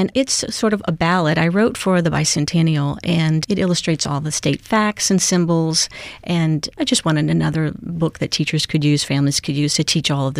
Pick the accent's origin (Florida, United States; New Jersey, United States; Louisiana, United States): Louisiana, United States; My ancestors were from the Canary Islands. It was some of my, I have a long ancestry. I'm Cajun, French, Native American, Spanish, Irish, Scottish, and German, so I'm a big gumbo.